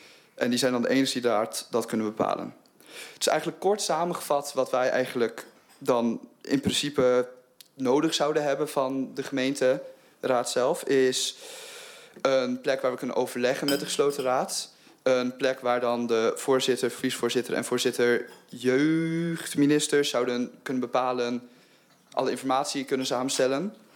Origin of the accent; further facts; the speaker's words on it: Enschede, Overijssel, Netherlands; Ik ben geboren en getogen in de Maten van Trapel.